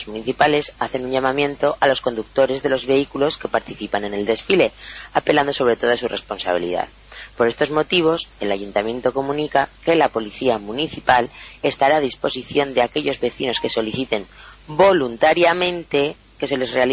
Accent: Navarre, Spain; como somos los buenos navarros de comedores y bebedores

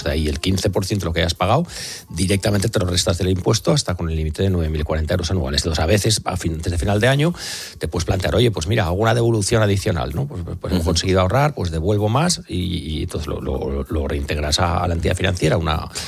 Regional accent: Catalonia, Spain; En Cataluña, de donde soy yo

